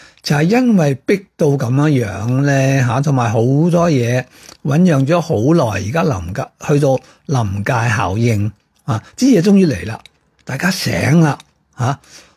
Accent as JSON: {"language": "Cantonese", "country": "Hong Kong", "said": "我哋香港系居安思危，好托赖咧，我哋香港人系喺一个温室里边"}